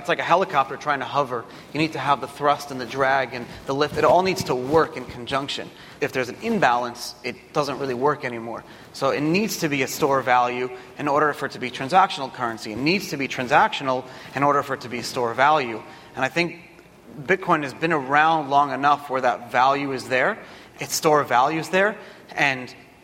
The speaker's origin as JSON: {"language": "English", "region": "New York", "country": "United States", "said": "So I'm from here. I'm from Brooklyn. And I was living in my parents' basement."}